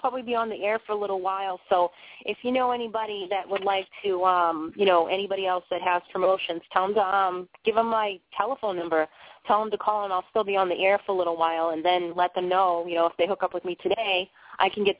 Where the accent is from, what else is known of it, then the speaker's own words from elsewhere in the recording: Boston, Massachusetts, United States; accent: Bostonian; you know, with my Bostonian accent, I'm telling you, I brutally slaughter words.